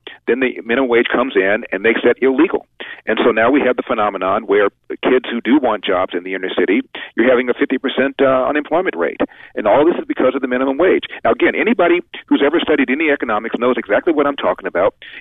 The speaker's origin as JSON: {"language": "English", "town": "Los Angeles", "region": "California", "country": "United States", "said": "You know, I'm from the inner city. I'm from South Central. I went to public schools."}